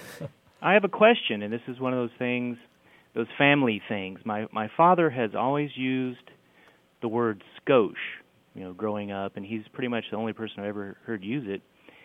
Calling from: Plano, Texas, United States; I'm calling from Plano, Texas.

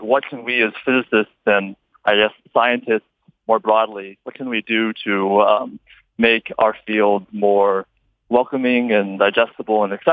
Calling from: Las Vegas, Nevada, United States; I'm calling from the Las Vegas airport.

